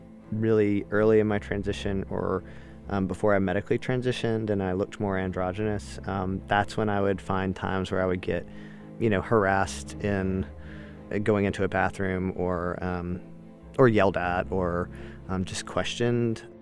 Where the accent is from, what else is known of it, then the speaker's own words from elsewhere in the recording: Birmingham, Alabama, United States; So I grew up in Birmingham, Alabama, but in my teenage years, I got involved in a Southern Baptist church